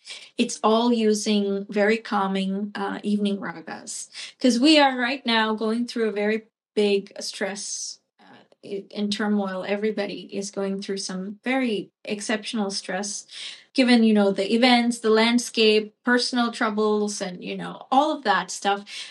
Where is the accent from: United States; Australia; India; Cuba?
India; born there; Definitely summer. I was born in India.